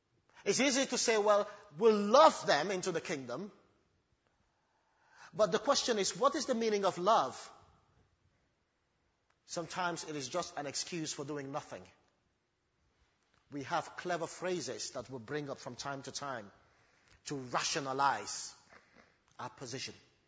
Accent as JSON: {"language": "English", "country": "Gambia", "said": "I'm from the Gambia, and oh, I used to be a Muslim."}